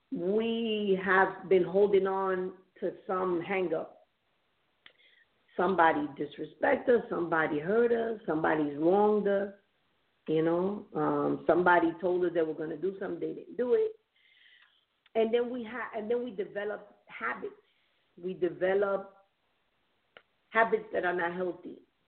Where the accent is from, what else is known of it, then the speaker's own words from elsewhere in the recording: New York City, New York, United States; Like, so I'm from up north. I'm from Bronx, New York, raised there.